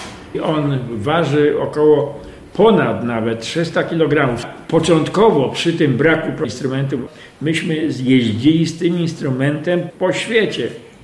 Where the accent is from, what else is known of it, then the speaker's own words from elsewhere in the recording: Łódź, Łódź Voivodeship, Poland; born there; bo ja łodzianinem jestem z urodzenia.